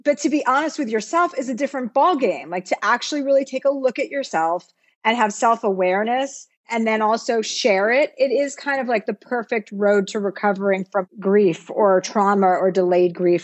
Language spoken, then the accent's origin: English; New Jersey, United States; now in California, United States; You know, like I came from New Jersey and I wanted to go live a nice life in California and have a big house.